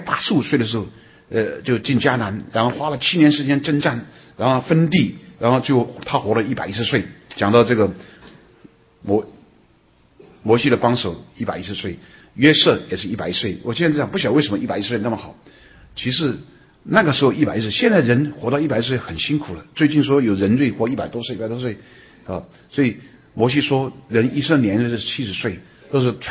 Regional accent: Yiwu, Zhejiang, China; 那我的辈分是守之辈，在我们浙江义乌乡下啊，好多守之辈

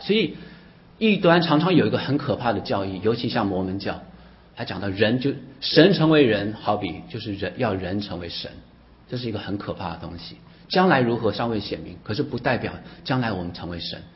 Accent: New York, United States; Chinese is a second language; 我14岁来美国，我在这边纽约长大怎么样，24岁重生等等等等等

